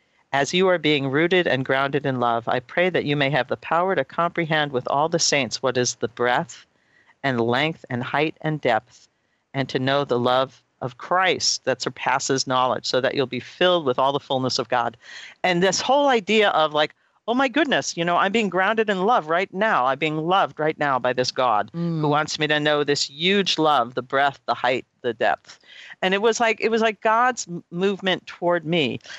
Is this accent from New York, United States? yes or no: yes; Long Island, New York, United States; It was the furthest I was ever away from where I grew up in New York. And because I grew up, in Long Island, in, you know, suburbia and things like that, you know, mountains were majestic and glorious.